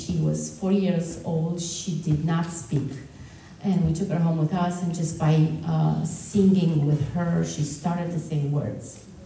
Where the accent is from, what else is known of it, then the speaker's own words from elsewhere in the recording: Romania; I come from Romania. I was born in Romanian.